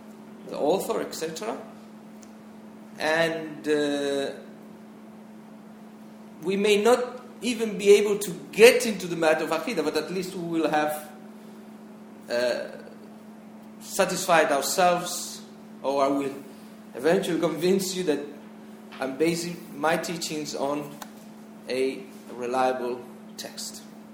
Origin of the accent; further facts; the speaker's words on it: Tangier, Tanger-Tetouan-Al Hoceima, Morocco; also born or lived in Spain; I was brought up in Tangier, but my family is originally from Fez. So my father was born in Fez.